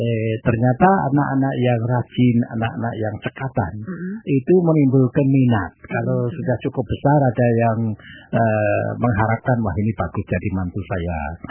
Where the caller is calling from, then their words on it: Tulungagung, East Java, Indonesia; Jadi ada luapan Bengawan Solo di daerah saya kayak Trenggalek, saya Tulungagung aman, Pak, ya.